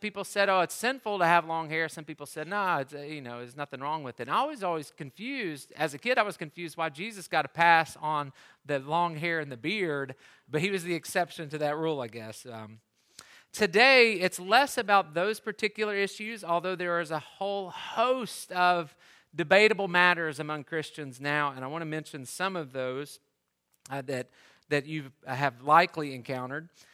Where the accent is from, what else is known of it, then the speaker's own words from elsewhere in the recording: Tennessee, United States; within the church where I grew up in East Tennessee